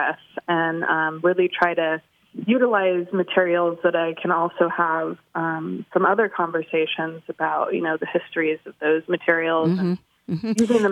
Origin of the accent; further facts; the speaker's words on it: Portland, Oregon, United States; also born or lived in Bend; No, I'm actually from Portland. And I Bend in Portland was where I was raised.